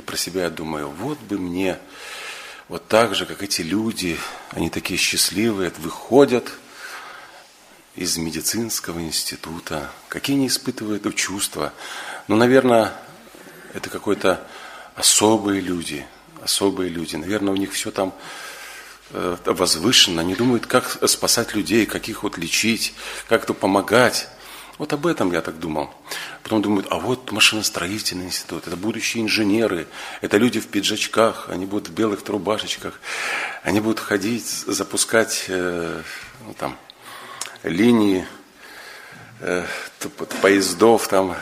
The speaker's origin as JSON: {"language": "Russian", "country": "Belarus", "said": "и я сам из Беларуси, я уже вот говорил вам, я учился в Гомеле"}